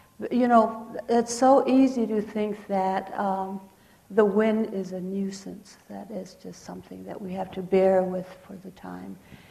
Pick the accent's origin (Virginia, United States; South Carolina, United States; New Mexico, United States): New Mexico, United States; Santa Clara Pueblo; I'm from Santa Clara Pueblo, live in Santa Clara, and drove in from Espanola this afternoon. And it's springtime in New Mexico.